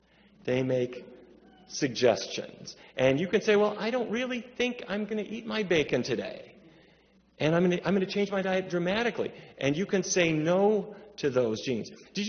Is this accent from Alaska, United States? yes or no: no; Fargo, North Dakota, United States; When I was a kid, growing up in Fargo, I would wake up to the smell of bacon.